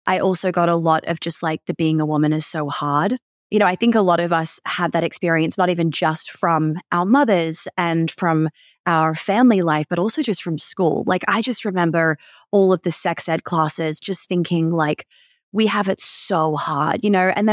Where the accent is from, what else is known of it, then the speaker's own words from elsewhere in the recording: Australia; also born or lived in New York City, United States; I am Australian, but I also grew up in New York City